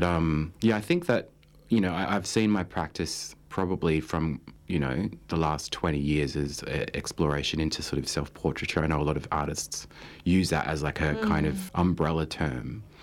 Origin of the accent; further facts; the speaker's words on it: Melbourne, Victoria, Australia; I'm an artist from Nam, Melbourne.